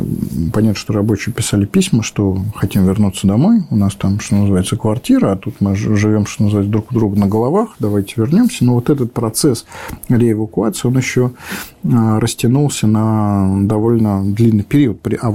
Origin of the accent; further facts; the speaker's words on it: Tashkent, Uzbekistan; то же самое с 84-м заводом в моем родном городе Ташкенте